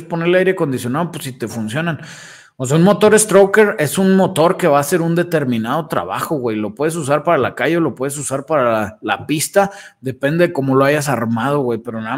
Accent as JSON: {"language": "Spanish", "country": "Mexico", "said": "Yo soy mexicano y yo puedo ser mexicano"}